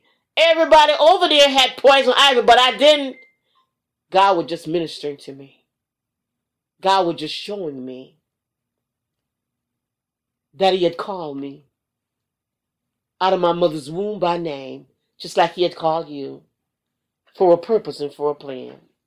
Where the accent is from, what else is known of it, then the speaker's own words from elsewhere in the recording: Hartford, Connecticut, United States; And I went with my mama. Not really my mom, but, you know, I grew up with her in Hartford.